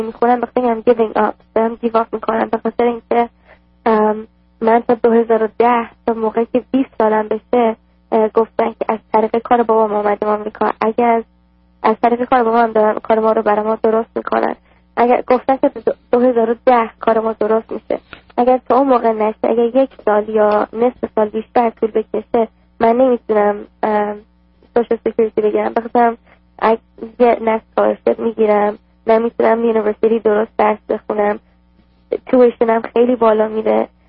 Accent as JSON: {"language": "Persian", "country": "Iran", "also_born_or_lived": "Toronto", "moved": "yes", "lives_now": "Dallas, United States", "said": "من از 1999 از ایران خارج شدیم اومدیم به تورنتو کانادا."}